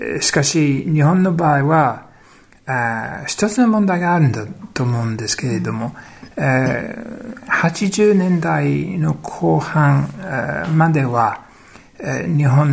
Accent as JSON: {"language": "Japanese", "country": "United Kingdom", "second_language": "Japanese", "said": "イギリス人としてはあまりピンとこない概念であると思うんですけれども、"}